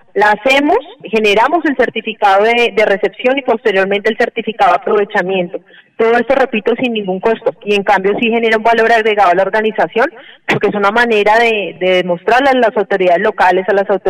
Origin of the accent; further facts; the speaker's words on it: Colombia; en manos de cada uno de nosotros como colombianos